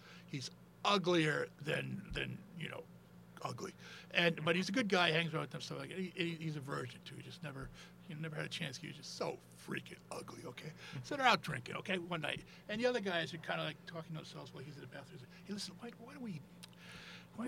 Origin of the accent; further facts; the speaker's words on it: United States; And they actually would forget that I was from the States.